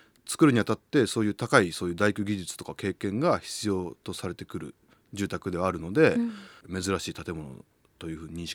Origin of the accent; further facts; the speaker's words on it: Yokosuka, Kanagawa, Japan; 僕もともと生まれ育ちが横須賀市の田浦という葉山の双子山の隣にある山の上で生まれて山の上で育ったんですよ。